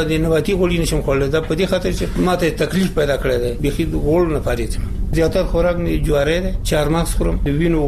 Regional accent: Nuristan, Afghanistan; now in Kabul, Afghanistan; مونږ د نورستان یو چې دلته فردن بعضې شیان په مونږ ډېر بد لګېږي، ټول مریضان یو، هلته چې مونږ خپل همسن خلک ګورو جوړ تیار خلک دي

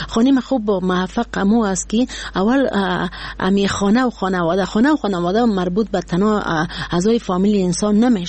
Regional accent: Badakhshan, Afghanistan; ما یک کسی هستم که از بدخشان هستم،

